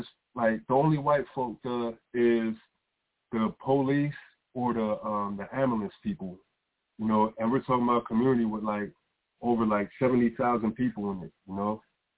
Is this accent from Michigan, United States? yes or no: no; Pennsylvania, United States; now in Chicago, United States; I'm from Pennsylvania, you know, but and I was at the time I was in prison in Pennsylvania, you know, but I've been living in, you know, Chicago over 10 years.